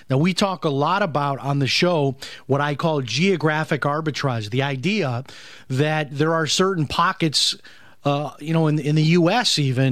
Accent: United States; as an American, you always think about, well, where am I going to retire? I live in New York.

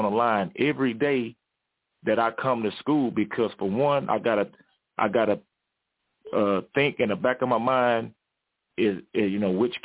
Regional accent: Hitchcock, Texas, United States; now in Houston, United States; Of course, I'm out here in Houston, Texas. I'm not too far. Where I'm from Hitchcock, Texas.

